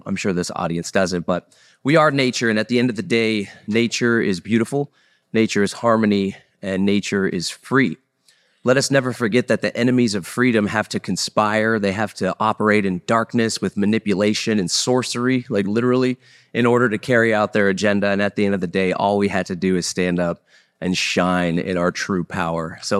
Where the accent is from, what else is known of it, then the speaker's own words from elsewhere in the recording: Texas, United States; All right, so … I hail from Texas, which, yes, we do consider it to be its own thing, separate from the United States of America.